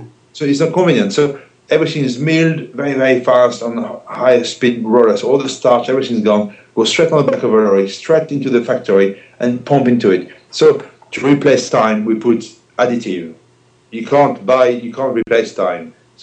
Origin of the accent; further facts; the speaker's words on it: Brittany, France; And that's what I grew up in Brittany with. We always had this with coffee.